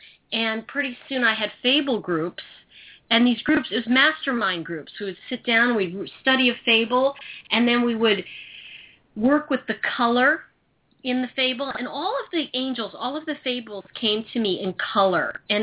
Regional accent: New York City, New York, United States; my father was an actor, so I grew up in New York City theater kind of background

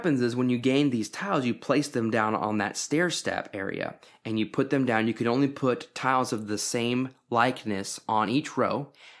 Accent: Texas, United States; I've heard people say Azul, and I say Azul because I'm Texan.

